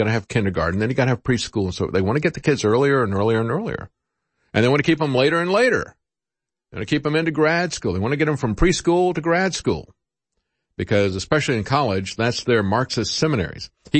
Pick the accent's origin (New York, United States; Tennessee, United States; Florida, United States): Florida, United States; I grew up in Florida, and most of the Cubans that I knew had escaped from Fidel Castro's Cuba.